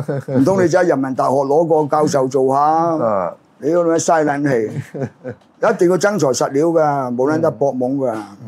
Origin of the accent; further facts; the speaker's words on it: Hong Kong; 砌鳩我哋香港人港獨啫，係嘛？